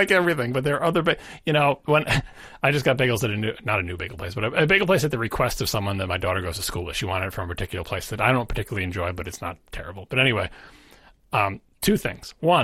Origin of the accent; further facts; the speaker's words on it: New York, United States; I'm offended as a New Yorker, as a Long Islander, that you would have the audacity to sell 12 bagels.